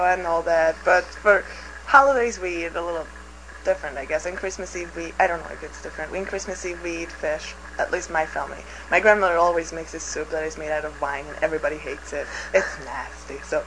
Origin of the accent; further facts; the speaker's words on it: Budapest, Hungary; English is a second language; I'm Hungarian. I was born and raised in Budapest, which is the capital.